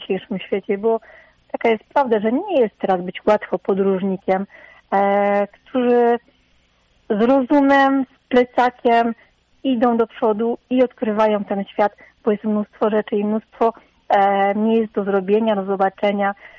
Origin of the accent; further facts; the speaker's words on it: France; U nas we Francji, jeśli chodzi o duże miasta, nie zawsze jest bezpiecznie.